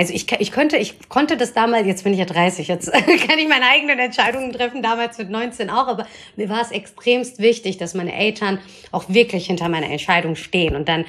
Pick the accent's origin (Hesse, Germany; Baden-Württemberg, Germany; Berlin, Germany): Hesse, Germany; Bad Wildungen; wir sind in Bad Wildungen groß geworden, das ist nochmal eine Kleinstadt, damals sind meine Eltern dorthin gekommen